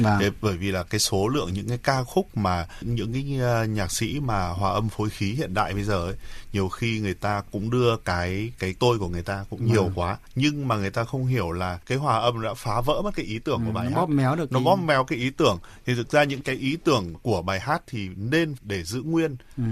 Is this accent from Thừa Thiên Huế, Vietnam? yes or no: no; Hanoi, Vietnam; Anh thì anh cũng có rất là nhiều tình cảm đối với Hà Nội. Từ khi mình còn bé thì ông bà rồi bố mẹ đưa đi chơi như thế nào